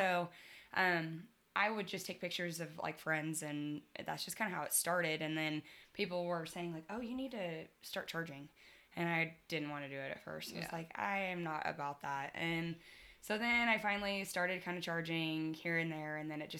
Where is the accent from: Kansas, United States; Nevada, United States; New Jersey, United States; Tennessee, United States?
Kansas, United States; Andale; now in Tulsa, United States; Well, I'm from Andale, Kansas. I grew up there. It's about 30 minutes outside of Wichita, west of Wichita. And I moved to Tulsa almost 10 years ago, which is crazy.